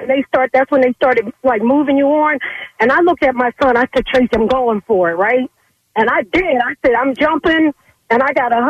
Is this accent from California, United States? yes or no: no; Philadelphia, Pennsylvania, United States; But you know, born and raised in North Philly.